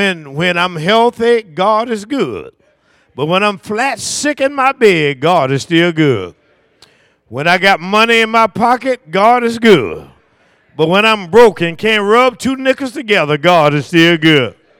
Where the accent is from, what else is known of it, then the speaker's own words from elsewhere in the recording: Tallahassee, Florida, United States; the funeral is Tuesday in Tallahassee, Florida, my hometown and our home church